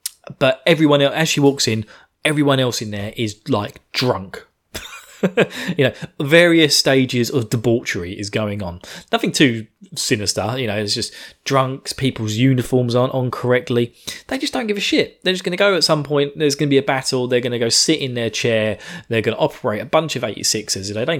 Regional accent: United Kingdom; I'm British. I'm not good with guns.

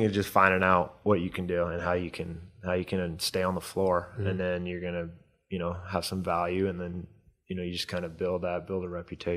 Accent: Midwest, United States; I'm from the Midwest and played in Oklahoma.

